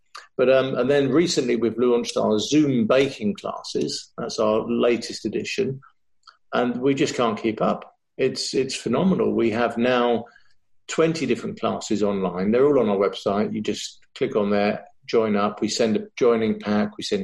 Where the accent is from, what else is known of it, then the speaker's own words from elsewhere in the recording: London, United Kingdom; when I grew up in London. I used to work nearby in Bibendum and I lived there for a while.